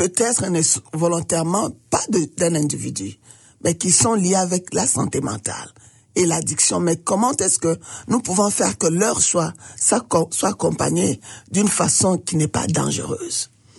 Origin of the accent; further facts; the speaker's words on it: DR Congo; French is a second language; je suis de la RDC, je parle le Swahili, je parle le Lingala, je parle aussi le portugais.